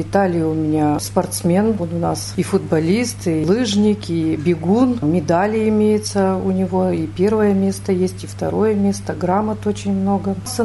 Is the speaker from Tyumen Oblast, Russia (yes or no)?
yes; Sladkovo, Tyumen Oblast, Russia; born there; Да, сразу я родилась в Сладково.